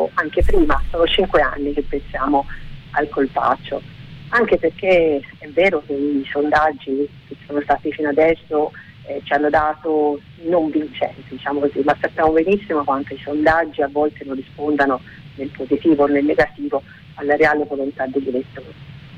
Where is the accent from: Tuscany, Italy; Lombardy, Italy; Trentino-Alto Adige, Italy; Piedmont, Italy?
Tuscany, Italy; Fiesole; Io vengo da Fiesole, io sono fiesolana di origine.